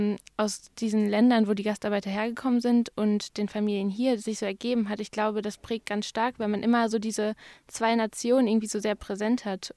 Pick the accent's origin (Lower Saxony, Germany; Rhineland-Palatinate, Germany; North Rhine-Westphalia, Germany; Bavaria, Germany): North Rhine-Westphalia, Germany; Bochum; also born or lived in Herdecke; ich komme aus Bochum, ich bin eigentlich in Herdecke geboren, das heißt, dann ist Bochum schon die zweite Stadt, ich studiere in Witten